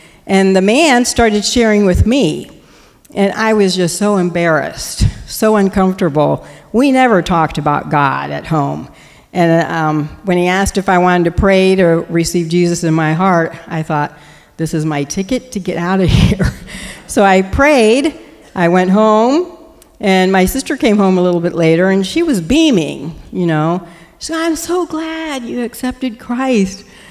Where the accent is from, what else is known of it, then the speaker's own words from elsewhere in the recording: Dayton, Ohio, United States; And I grew up in Dayton, Ohio, way down below you guys. And I went to college at Miami University.